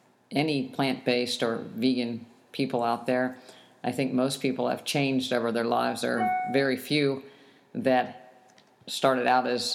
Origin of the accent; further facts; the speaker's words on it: West Virginia, United States; I wasn't raised this way. I grew up in West Virginia. My family raised their own animals for meat to eat.